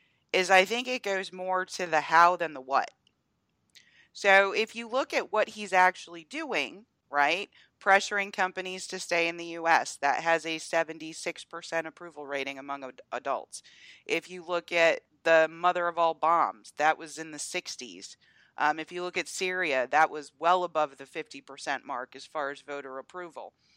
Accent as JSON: {"language": "English", "town": "Atlanta", "region": "Georgia", "country": "United States", "tie": "born or raised there", "said": "You know, Atlanta being my hometown team."}